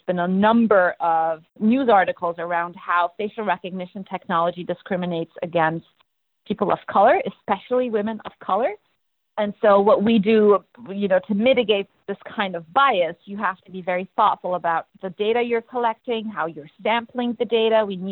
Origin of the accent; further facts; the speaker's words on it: Egypt; You know, I'm originally from the Middle East, I'm Egyptian, and people are not always forthcoming with how they feel